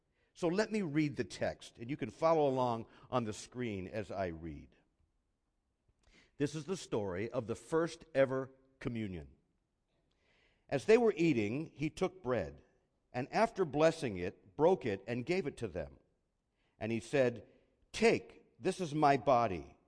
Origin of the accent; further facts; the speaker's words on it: Pennsylvania, United States; There's one of those five-point intersections where I grew up near Philadelphia